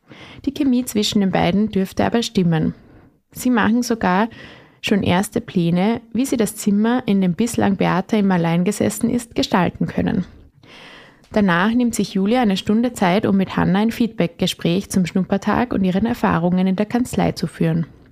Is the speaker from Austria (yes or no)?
yes; Bernstein, Burgenland, Austria; Ich bin in Bernstein geboren und aufgewachsen, wohne auch jetzt dort mit meinem Freund.